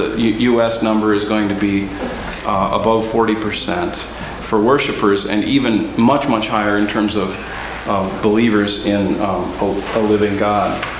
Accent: Minnesota, United States; now in Rock Island, United States; I teach English at Augustana College in Rock Island, Illinois. And as I've just been telling you, I'm actually a Minnesotan and a Norwegian-American.

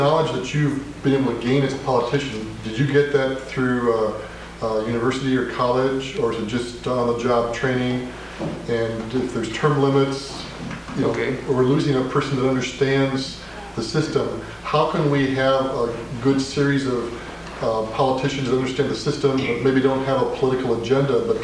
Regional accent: Colorado, United States; One, I'm from Colorado.

